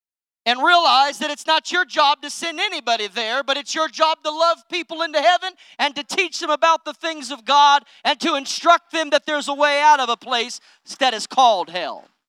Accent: California, United States; Growing up in California, I've had the unfortunate privilege of seeing many arguments on the streets.

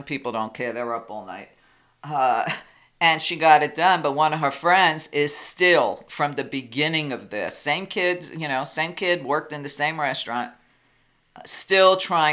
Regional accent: New York, United States; And because I grew up in New York at the same time as Trump, I know the definition of a skank.

